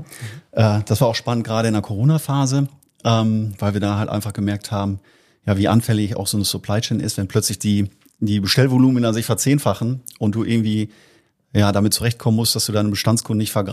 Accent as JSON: {"language": "German", "town": "Münster", "region": "North Rhine-Westphalia", "country": "Germany", "tie": "born or raised there", "said": "Ich bin ja gebürtiger Münsteraner, hier in der Nähe auch aufgewachsen, habe in Münster studiert, Wirtschaftsinformatik studiert"}